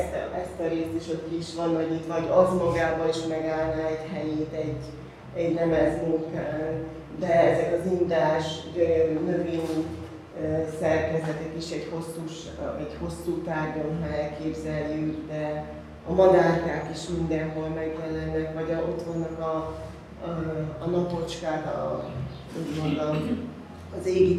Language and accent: Hungarian; Senta, Vojvodina, Serbia; also born or lived in Hungary; now in Romania; délvidékről származom, Zentáról, és úgy hozta a sors, hogy Magyarországon is éltem, ott ismertem meg a férjem, aki elhozott ide, mint a négy mesénkbe, erre a mesés vidékre, Csíkországba